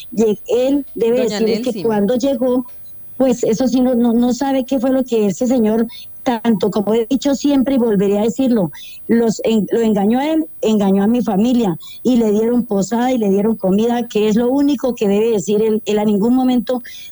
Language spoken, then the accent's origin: Spanish; Colombia; Somos colombianos y nuestros departamentos es igual que si fuera el Meta.